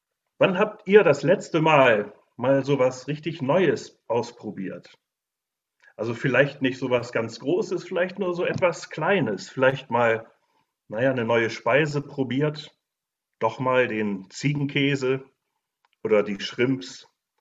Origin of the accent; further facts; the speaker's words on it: Bremen, Germany; auch ich als Bremer, Norddeutsch